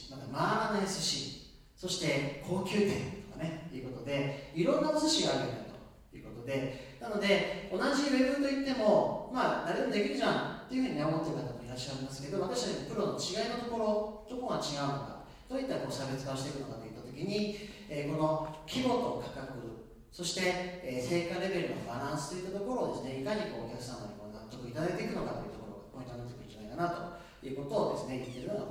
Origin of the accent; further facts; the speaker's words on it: Nagano, Japan; now in Tokyo, Japan; 長野県出身なんですけれども、今東京でスイッチという製造会社をやっておりまして、